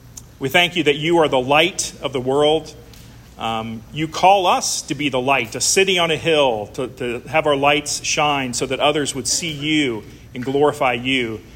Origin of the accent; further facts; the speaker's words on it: United States; As an American, I can become so used to the way we do things, right?